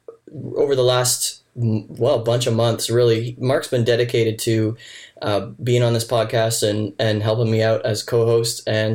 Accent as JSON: {"language": "English", "country": "Canada", "said": "I'm a Canadian pacifist, so what do I know about the military?"}